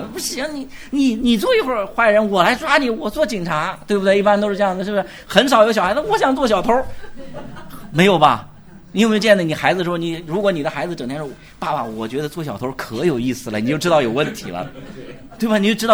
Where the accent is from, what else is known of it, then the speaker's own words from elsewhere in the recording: China; 我们中国人在这点上很可怜，因为我们中国人经历太多表面公义的